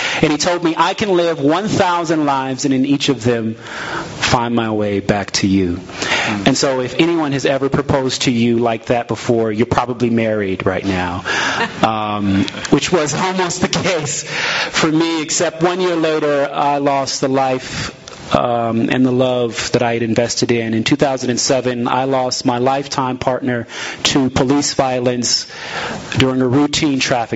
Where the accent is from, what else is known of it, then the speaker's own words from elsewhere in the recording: Oklahoma City, Oklahoma, United States; born there; I was born in Oklahoma City.